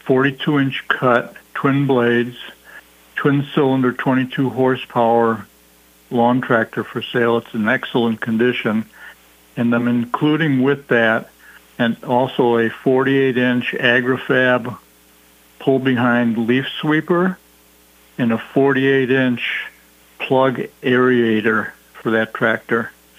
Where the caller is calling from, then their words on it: Baraboo, Wisconsin, United States; I'm calling from Baraboo